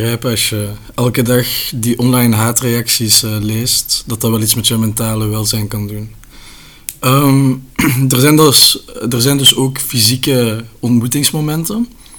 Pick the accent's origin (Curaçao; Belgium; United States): Belgium; Sint-Truiden, Flanders; Ik ben zelf van Sint-Truiden, maar ik ben naar Genk gegaan